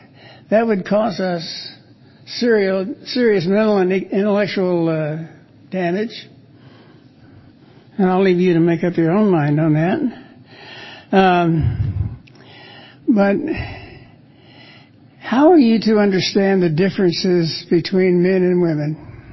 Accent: Dallas, Texas, United States; born there; I was born in Dallas, Texas, St. Paul's Hospital.

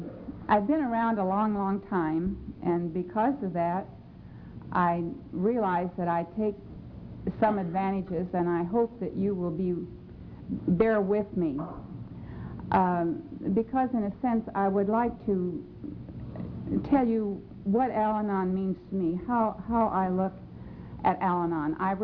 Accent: California, United States; from Southern California and very happy to be here.

